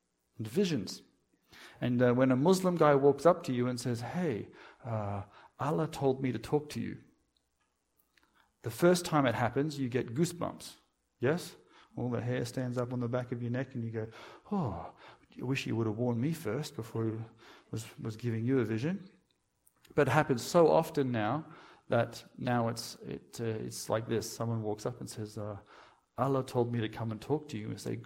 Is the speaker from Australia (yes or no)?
yes; Australia; being an Australian, we only know how to speak English, and we can do that really poorly.